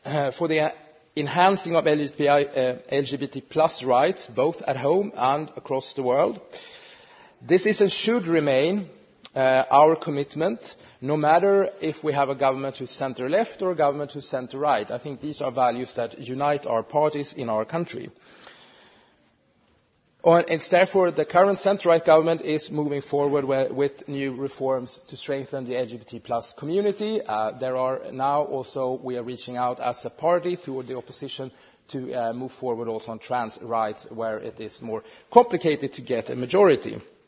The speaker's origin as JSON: {"language": "English", "region": "Stockholm County", "country": "Sweden", "said": "Well, actually, I'm from Sweden."}